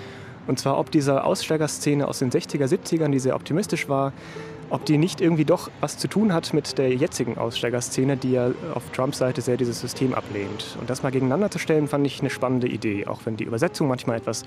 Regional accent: Frankfurt, Hesse, Germany; ich komme aus Frankfurt

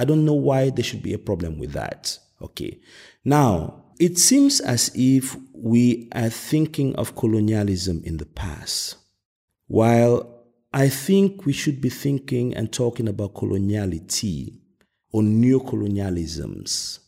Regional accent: Cameroon; You know, I grew up in Cameroon.

